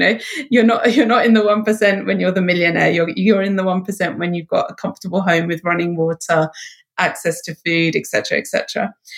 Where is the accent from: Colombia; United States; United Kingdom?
United Kingdom; England; in my home country of England